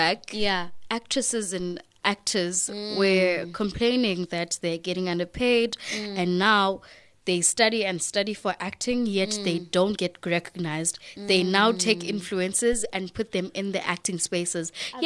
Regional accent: Bhisho, Eastern Cape, South Africa; where I come from, there was a strike of doctors. I'm from Ebisho.

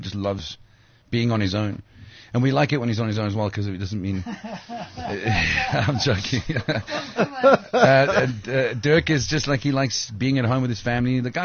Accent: Scotland, United Kingdom; I'm a Scottish guy. I was born in Scotland

